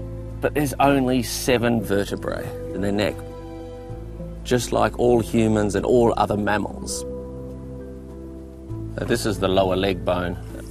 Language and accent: English; Australia; Being Australian, you know, I've sort of got a bit of a focus there.